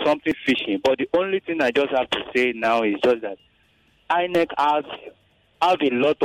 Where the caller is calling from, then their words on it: Apapa, Lagos, Nigeria; Hello from Apapa.